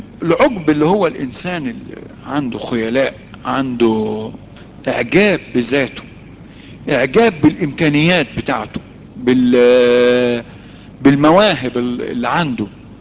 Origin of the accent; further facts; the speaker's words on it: Egypt; دايما احنا عندنا في مصر ايه، دايما فينا طبع تثبيط الهمم